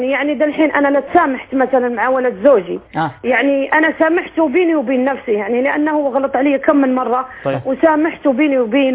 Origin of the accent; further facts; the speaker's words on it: Saudi Arabia; أنا من سعودية وهو تكلم علي وعلى بلدي.